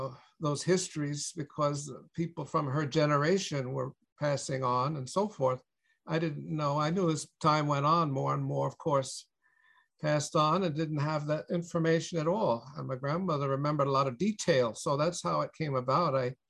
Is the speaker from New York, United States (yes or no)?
yes; Southampton, New York, United States; I was born and raised in Southampton, and we lived on the Shinnecock Reservation in Southampton.